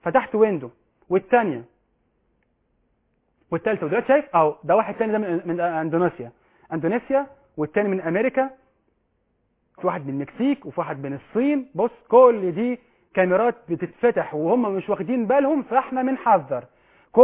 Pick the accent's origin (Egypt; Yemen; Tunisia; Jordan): Egypt